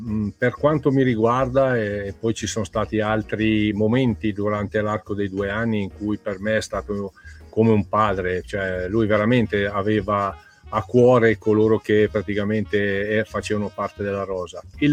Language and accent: Italian; Como, Lombardy, Italy; parlavamo un dialetto milanese, cioè che io sono di Como